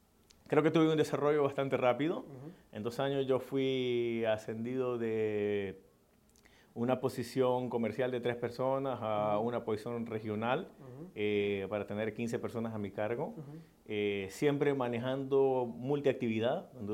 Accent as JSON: {"language": "Spanish", "country": "Honduras", "tie": "born or raised there", "said": "yo soy nativo, de Honduras."}